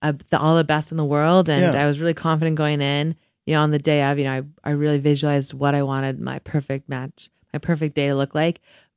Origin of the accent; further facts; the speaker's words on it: Stittsville, Ontario, Canada; now in Calgary, Canada; So, I was born and raised in Stittsville, Ontario, which is like a suburb of Ottawa. Then I moved to Calgary 9 years ago because I wanted to live and train in the best city ever.